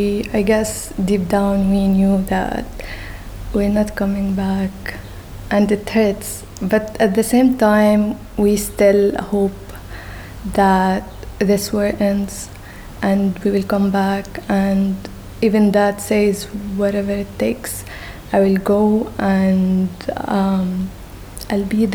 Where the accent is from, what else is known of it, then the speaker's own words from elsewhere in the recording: Gaza, Gaza Strip, Palestine; I mean, I feel like also my relationship with Gaza, it's complicated, because when I was there